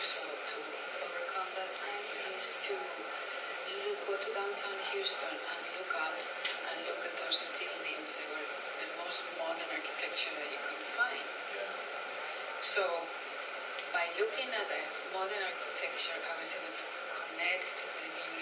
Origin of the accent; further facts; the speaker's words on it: Spain; When I came from Spain, I went to the University to study my master's